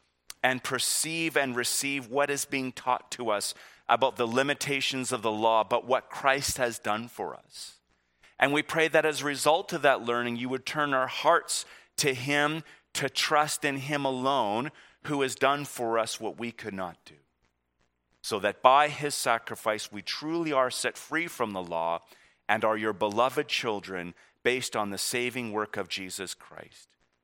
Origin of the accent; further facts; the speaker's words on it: Pacific Northwest, United States; And I grew up skiing in the Northwest